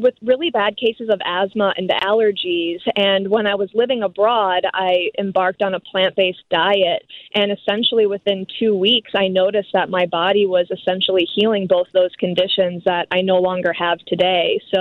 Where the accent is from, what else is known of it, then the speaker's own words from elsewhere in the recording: Chicago, Illinois, United States; I grew up in the Chicagoland area, so Whole Foods has always been the goal for me.